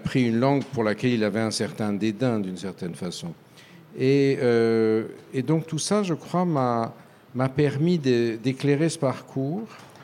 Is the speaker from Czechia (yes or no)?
no; France; born there; je suis né en France, c'est ma langue maternelle est le français